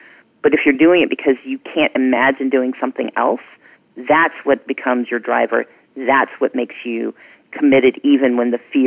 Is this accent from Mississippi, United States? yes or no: yes; Mississippi, United States; I grew up poor in Mississippi.